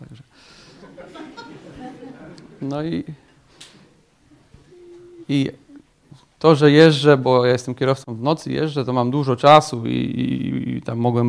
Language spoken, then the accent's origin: Polish; Tomaszów Mazowiecki, Łódź Voivodeship, Poland; Pochodzę ogólnie z Tomaszowa Mazowieckiego i nawróciłem się w tamtym roku, w 2018, w marcu. Pochodzę z rodziny katolickiej